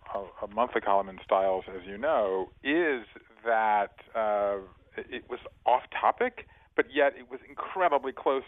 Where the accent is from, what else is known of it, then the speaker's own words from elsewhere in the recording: Savannah, Georgia, United States; now in Brooklyn, United States; I'm from Savannah. I live in Brooklyn now, but I'm from Savannah, Georgia. I've come from five generations of Southerners.